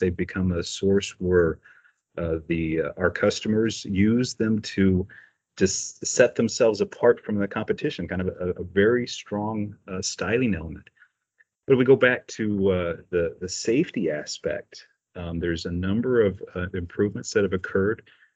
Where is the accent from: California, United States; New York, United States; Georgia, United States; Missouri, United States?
Missouri, United States; St. Louis; I was living and working in St. Louis, which is my hometown.